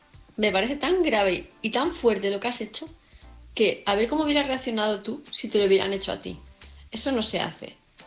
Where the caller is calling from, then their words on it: Palma, Balearic Islands, Spain; de Palma de Mallorca